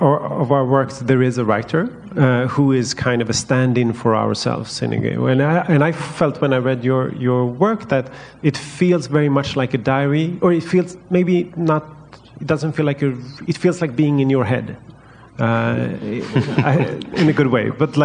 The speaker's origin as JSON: {"language": "English", "town": "Stockholm", "region": "Stockholm County", "country": "Sweden", "tie": "born or raised there", "second_language": "English", "said": "You know, we in Stockholm, my hometown, every space is linked to economics."}